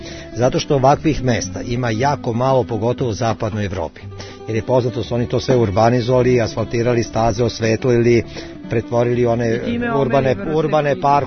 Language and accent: Serbian; Perlez, Vojvodina, Serbia; ja sam odrastao tu u Perlezu na obodu rezervata. Tu sam odrastao, tako da sam ja jako dobro upoznat sa ovim krajem